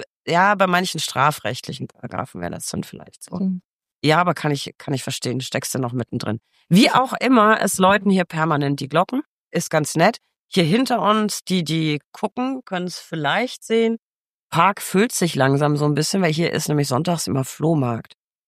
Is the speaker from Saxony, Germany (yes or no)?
no; Bavaria, Germany; born there; Ich bin ja in Bayern geboren.